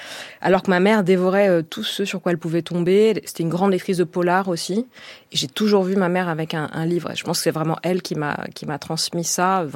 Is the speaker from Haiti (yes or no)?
no; Bastia, Corsica, France; Je suis de Bastia en Corse, et il y a une tradition beaucoup des inscriptions sur les murs.